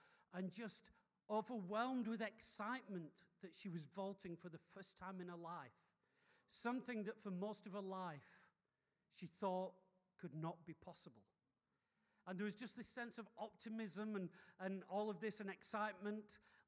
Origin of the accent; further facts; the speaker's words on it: England, United Kingdom; moved away as an adult; now in South Africa; But a couple of months after I arrived was the first elections, and I couldn't vote, being an Englishman, but I had friends.